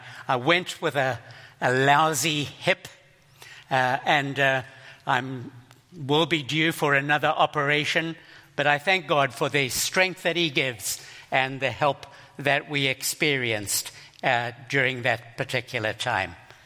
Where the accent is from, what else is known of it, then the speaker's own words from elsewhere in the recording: Zimbabwe; born there; moved away; me for my accent. I keep having to apologize for it. I was born in Zimbabwe, that poorest nation on the planet.